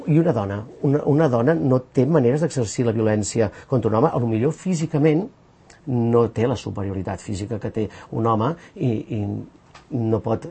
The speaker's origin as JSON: {"language": "Catalan", "town": "Granollers", "region": "Catalonia", "country": "Spain", "lives_now": "Sant Cugat, Spain", "said": "Jo mateix vinc de Granollers i he vingut a Sant Cugat fa un any, ara tot just que estic aquí."}